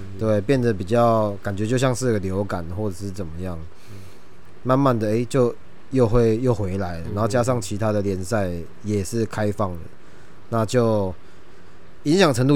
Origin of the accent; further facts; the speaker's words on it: Keelung, Taiwan; 我从小是在基隆长大的，